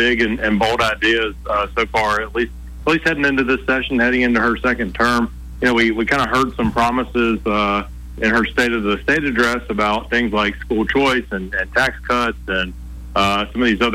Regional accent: Montgomery, Alabama, United States; And, you know, I'm from Montgomery.

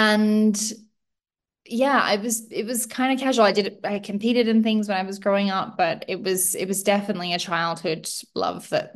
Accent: Australia; I was born and raised in Australia, so I did my degree over there as well.

